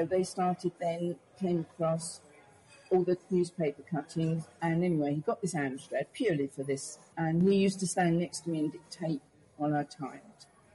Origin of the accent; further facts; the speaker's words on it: London, United Kingdom; I'm a Londoner. I was born in London Markets, and you can blag your way through anything in London Markets.